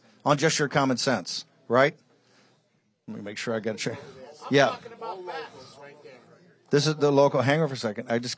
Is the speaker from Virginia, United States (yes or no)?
yes; Norfolk, Virginia, United States; born there; Now, I was born in Norfolk back in the days when that was a great, great railroad, right?